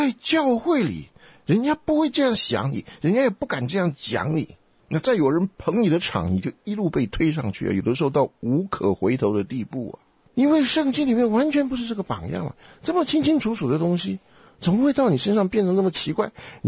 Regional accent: China; 再加上我们中国人呢，对于什么是属灵啊，什么是与神亲近呢

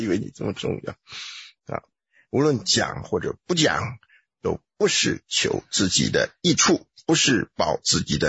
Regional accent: Taiwan; 你宁愿做一个我们台湾人最喜欢讲的背黑锅的人啊

